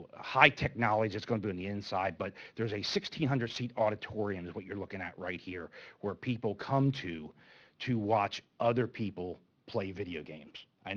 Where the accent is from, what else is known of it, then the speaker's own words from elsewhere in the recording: Oklahoma, United States; here I am sitting in a city like Broken Arrow, Oklahoma, in the middle of nowhere, and I live 3 miles down the road. Why are we not bringing this here to my hometown?